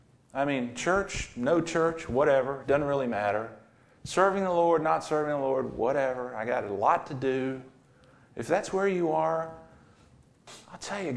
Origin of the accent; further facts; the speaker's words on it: United States; I'm not down on Americans. I'm an American. I love this country.